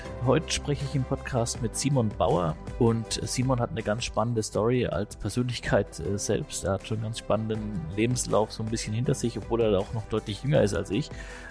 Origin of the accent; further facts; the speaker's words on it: Bavaria, Germany; accent: Franconian; ich kann meinen fränkischen Dialekt auch nicht verhehlen.